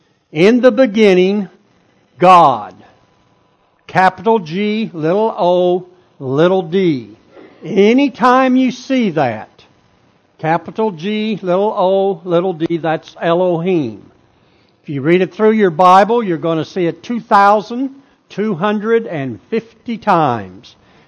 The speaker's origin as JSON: {"language": "English", "region": "Texas", "country": "United States", "said": "I'm from Texas. So I get very easily confused."}